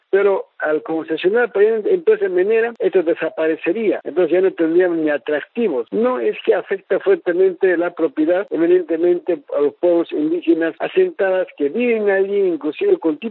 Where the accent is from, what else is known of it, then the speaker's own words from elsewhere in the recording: Peru; Y lamentablemente en mi país, Perú, las empresas privadas están adueñándose a los funcionarios del Estado.